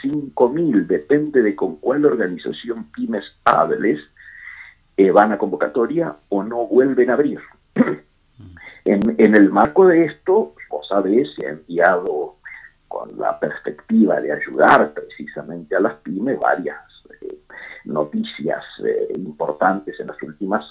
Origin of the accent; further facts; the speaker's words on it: Trevelin, Chubut, Argentina; Yo pasé mi infancia en la Patagonia, Trevelin, al sur de Esquel. Mi viejo era director de la escuela, que hoy lleva su nombre, precisamente.